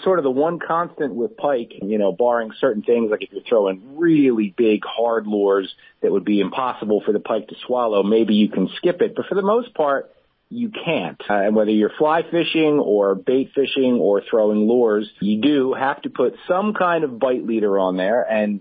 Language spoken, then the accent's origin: English; New Jersey, United States; I'm also a huge proponent of the underdog chain pickerel, where I grew up in New Jersey.